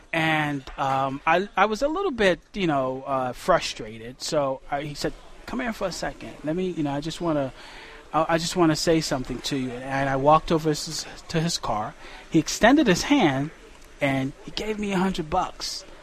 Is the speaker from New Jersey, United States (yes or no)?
yes; New Jersey, United States; So we told her, New Jersey. We're from New Jersey.